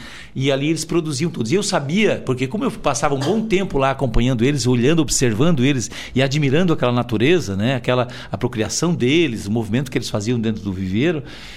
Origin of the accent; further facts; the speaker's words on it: São Ludgero, Santa Catarina, Brazil; Eu estava em São Ludgero, sou natural de São Ludgero, né?